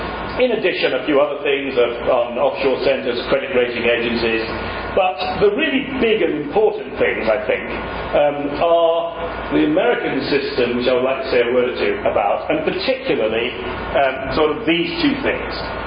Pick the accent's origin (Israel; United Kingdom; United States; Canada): United Kingdom; England; This is a point, as an Englishman, I like to just to make clear.